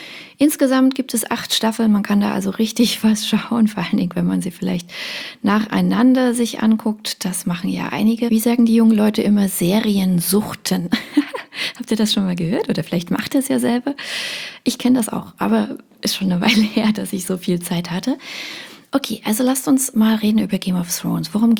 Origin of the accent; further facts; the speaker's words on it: Dresden, Saxony, Germany; ich bin Dresdnerin